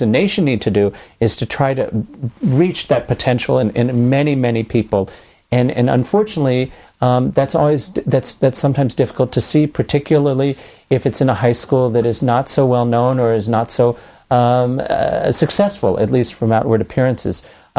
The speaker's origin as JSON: {"language": "English", "town": "Lexington", "region": "Kentucky", "country": "United States", "tie": "born or raised there", "said": "I grew up in Lexington, Kentucky"}